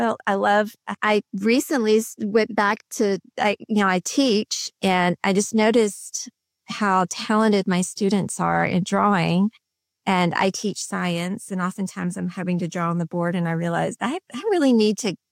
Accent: Texas, United States; So I'm in Texas, so born and raised in Texas most of my life.

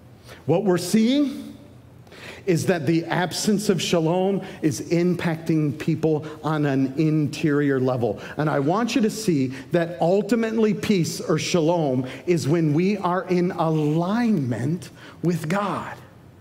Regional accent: Detroit, Michigan, United States; also born or lived in Florida; I grew up in Detroit, and my wife and I lived most of our lives in Florida

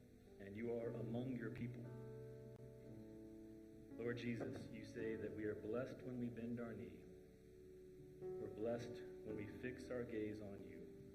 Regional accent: the South, United States; I grew up in the South.

